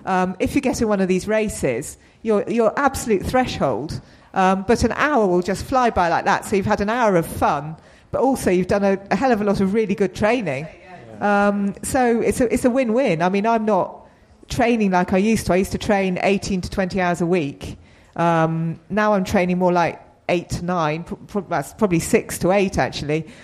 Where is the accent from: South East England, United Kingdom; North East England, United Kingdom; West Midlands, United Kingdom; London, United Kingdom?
South East England, United Kingdom; Well, I grew up in the New Forest, and I think I obviously had the luxury living in a new forest, of being able to ride on the greens